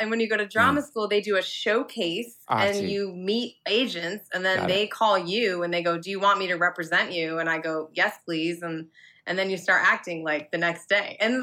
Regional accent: Pittsfield, Massachusetts, United States; I grew up in Western Massachusetts, in Pittsfield. Massachusetts.

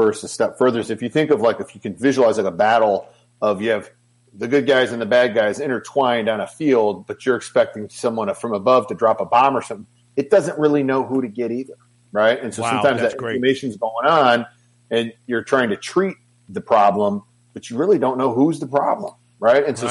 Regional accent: Michigan, United States; moved away as an adult; I was born and raised in Michigan, grew up there my entire life, moved to Texas about a year and a half ago.

